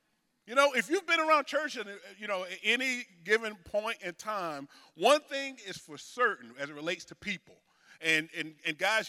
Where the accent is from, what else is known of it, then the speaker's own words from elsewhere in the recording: North Carolina, United States; moved away as an adult; also born or lived in Atlanta; And we're both originally from North Carolina.